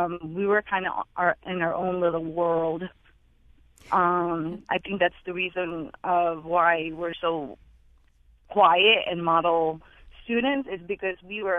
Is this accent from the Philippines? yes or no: yes; Philippines; I just wanted to share comments regarding growing up in the Philippines, how different it is, the school system there than the school system here.